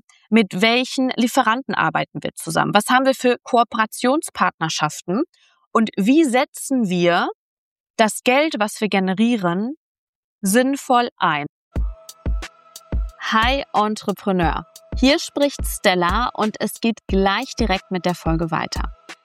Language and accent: German; Germany; Ich bleibe mal in Deutschland, ne? Also ich gehe jetzt nicht auf alle Länder ein, sondern bewusst dort, auf wo ich aufgewachsen bin.